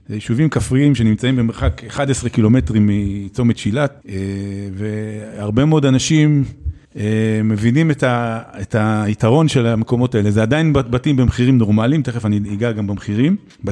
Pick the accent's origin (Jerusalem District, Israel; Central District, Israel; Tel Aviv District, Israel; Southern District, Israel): Jerusalem District, Israel; Jerusalem; הגעתי לנעלה מגבעת זאב. במקור הייתי ירושלמי, אני ירושלמי בדם